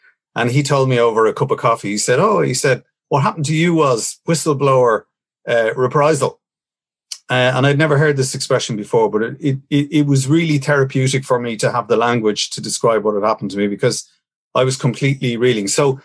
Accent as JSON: {"language": "English", "country": "Ireland", "said": "as a citizen, as a parent, as an Irish person"}